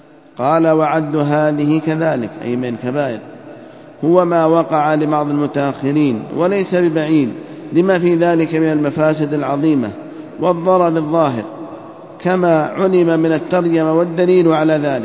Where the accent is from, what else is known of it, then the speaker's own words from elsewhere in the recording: Yemen; كما نحن نعمل في بلادنا اليمن